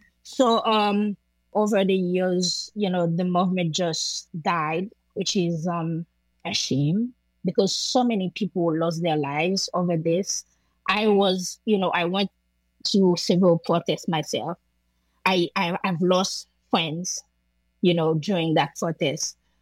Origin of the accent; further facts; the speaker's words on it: Jacmel, Sud-Est, Haiti; And the road leading to Jacmel, my hometown, was closed through Martissant, which is like, you know, a very big neighborhood region in Port-au-Prince.